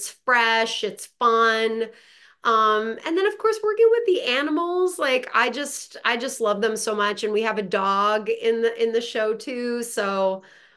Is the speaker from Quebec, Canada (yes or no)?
yes; Montreal, Quebec, Canada; first language French; English is a second language; my first language growing up, being from Montreal, Canada.